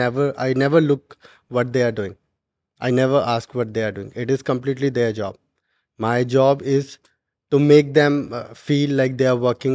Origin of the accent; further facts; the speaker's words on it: Uttarakhand, India; English is a second language; I'm from Uttarakhand. Uttarakhand is a place which is known for land of God, Dev Bhumi.